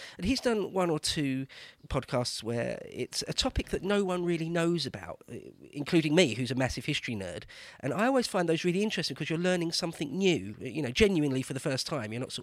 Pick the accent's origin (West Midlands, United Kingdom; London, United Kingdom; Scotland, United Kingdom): London, United Kingdom; accent: East London/Essex; my mother was English or English Welsh, so yeah, and I was born and raised in and around the Greater London area.